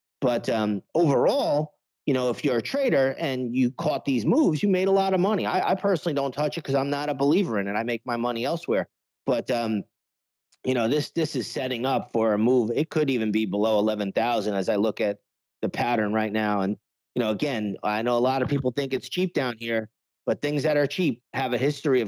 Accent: New York, United States; You know, when I have a lot of people living, you know, growing up in New York, same as you, we know a lot of people in the restaurant industry.

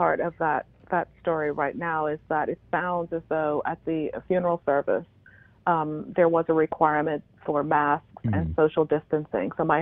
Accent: Bahamas; now in United States; I grew up in the Bahamas, and we are kind of in that area where storms hit frequently.

